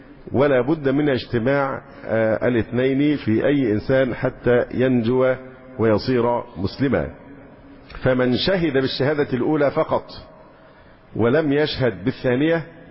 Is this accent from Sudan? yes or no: no; Egypt; أنا مواطن مصري